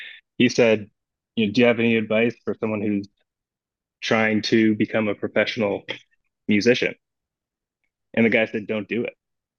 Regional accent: Ottawa, Ontario, Canada; born and raised in Ottawa.

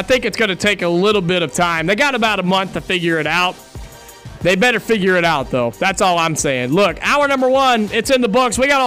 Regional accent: Ohio, United States; I grew up in Ohio for a long time, and all of my friends are Ohio State fans

